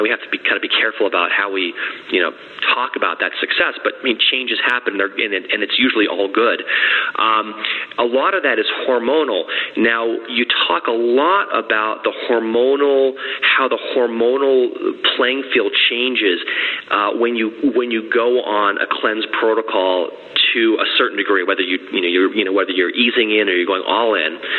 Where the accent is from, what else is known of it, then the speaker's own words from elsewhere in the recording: Maine, United States; Well, I grew up in Maine, so that's good to hear about the lobster there.